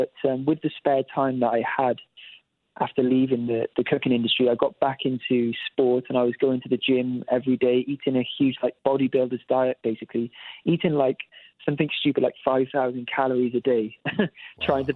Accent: Cardiff, Wales, United Kingdom; my hometown of Cardiff, which is the capital of Wales in the UK.

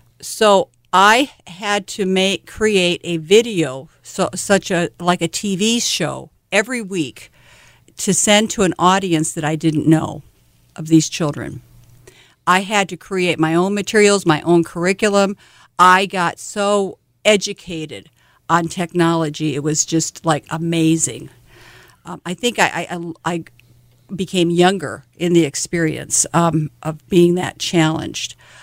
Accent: Mobridge, South Dakota, United States; I grew up in Mobridge.

